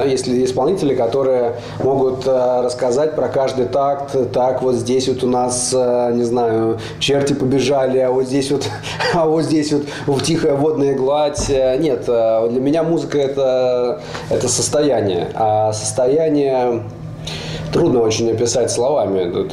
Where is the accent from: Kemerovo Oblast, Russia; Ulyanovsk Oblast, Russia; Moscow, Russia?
Moscow, Russia; also born or lived in Rostov-on-Don; то есть мой дед был наполовину поляк, наполовину белорус. Я родом из Ростова-на-Дону, но вырос в Москве, там и живу.